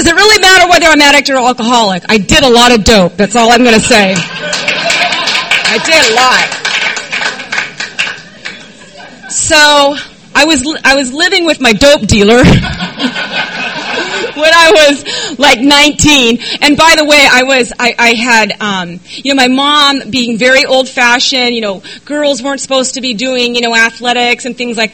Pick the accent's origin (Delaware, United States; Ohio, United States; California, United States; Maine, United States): California, United States; Coronado; I grew up in Coronado, so no, I didn't have money. We were the poorest ones there.